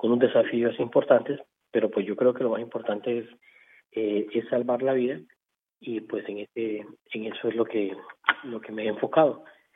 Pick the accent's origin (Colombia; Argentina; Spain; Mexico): Colombia; Santa Marta, Magdalena; moved away as an adult; now in Berlin, Germany; yo tuve que salir de Santa Marta, que es mi ciudad natal, que es al norte de Colombia, dirigirme a Bogotá, que es la capital. Y después de unos 10 o 15 días, pues entonces tuve la oportunidad de salir hasta Alemania, y ahora estoy en Berlín.